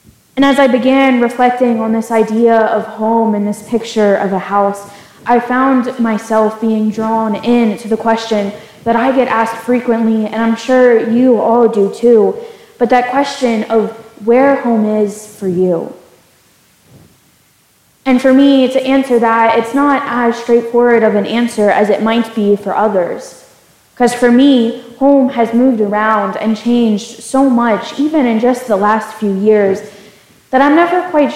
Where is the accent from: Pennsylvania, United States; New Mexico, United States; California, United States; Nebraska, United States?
Pennsylvania, United States; also born or lived in Carolinas; now in Indiana, United States; I'm originally from Pennsylvania, spent a few years in the Carolina, and then hopped out here to Indiana.